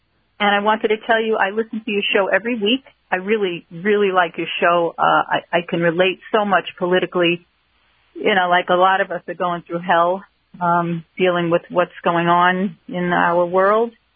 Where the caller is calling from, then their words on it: Ronkonkoma, New York, United States; I'm on Long Island. I'm in Ronkonkoma.